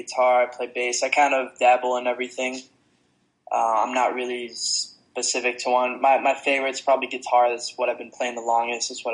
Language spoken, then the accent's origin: English; Chicago, Illinois, United States; also born or lived in Paris, France; I was born in Paris, and I was raised there till I was about 6 years old. And we moved back to Chicago, which is where my mother's from.